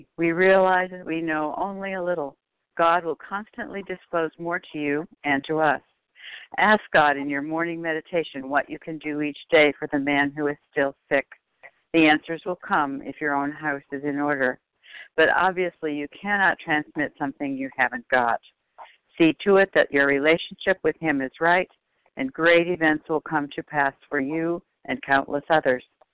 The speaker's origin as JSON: {"language": "English", "region": "Michigan", "country": "United States", "said": "I am from Michigan, and I am a recovered compulsive overeater."}